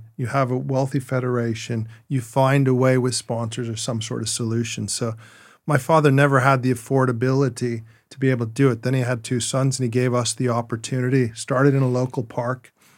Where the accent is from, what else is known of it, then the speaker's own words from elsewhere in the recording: Canada; growing up in Canada